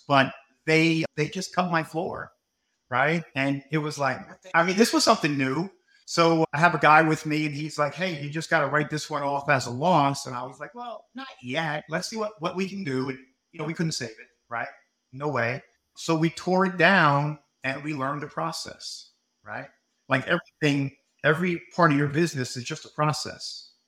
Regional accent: Northeast, United States; I'm from the Northeast. We have a stigma against them.

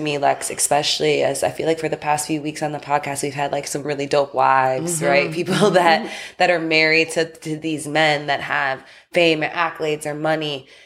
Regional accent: Chicago, Illinois, United States; I'm from Chicago, so the … thing is like a little touchy to me.

